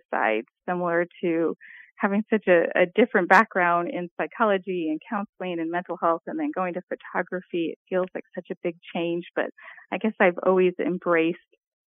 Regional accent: San Diego, California, United States; I grew up in San Diego, so close to the Mexican border that you could literally see Mexico from where I lived.

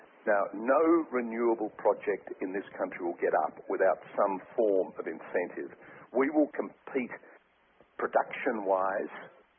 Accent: Australia; being Australian and working in Australia

